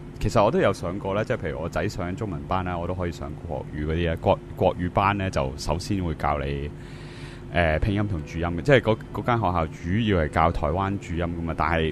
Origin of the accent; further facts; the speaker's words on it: United States; 我是美国的